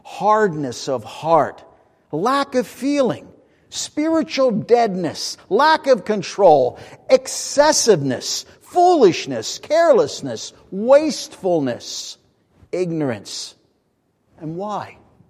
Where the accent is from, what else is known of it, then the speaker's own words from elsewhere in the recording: United States; It's great to be an American. In this country, when I think of being an American, what is it that makes that so special?